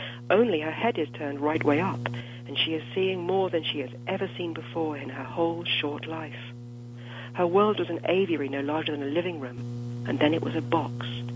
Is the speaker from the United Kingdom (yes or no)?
yes; Cambridge, East of England, United Kingdom; And my hometown is Cambridge in England, and it's a pretty eccentric place.